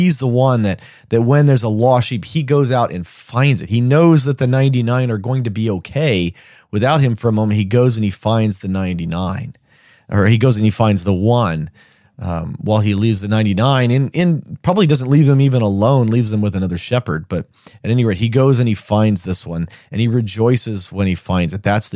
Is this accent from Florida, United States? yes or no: no; Texas, United States; But again, I grew up in Texas where people had thousands of head of cattle on occasion.